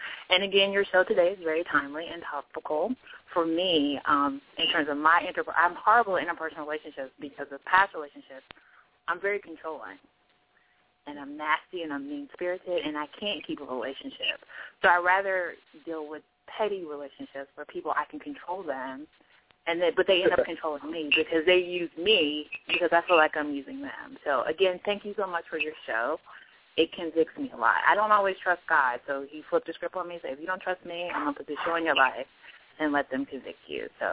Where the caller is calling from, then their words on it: Silver Spring, Maryland, United States; I'm calling from Silver Spring, Maryland.